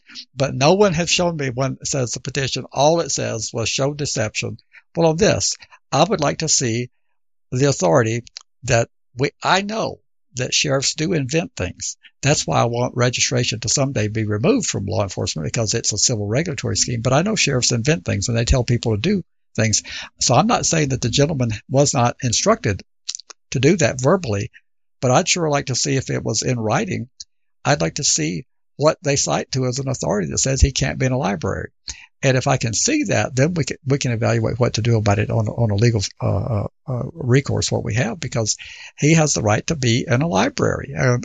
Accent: Albuquerque, New Mexico, United States; a case from my hometown here in Albuquerque

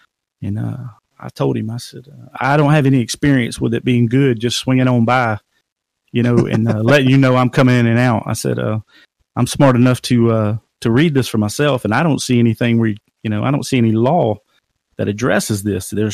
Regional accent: Florida, United States; I said, I'm from Florida, you know, and I'm smart enough to read these statutes

